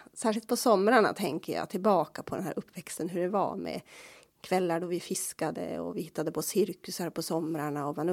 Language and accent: Swedish; Lövånger, Västerbotten County, Sweden; Jag är ju uppvuxen i by utanför Lövånger.